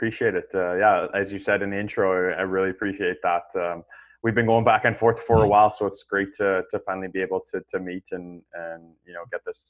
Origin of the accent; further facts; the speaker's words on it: Canada; Honestly, so I'm from Canada, as you said.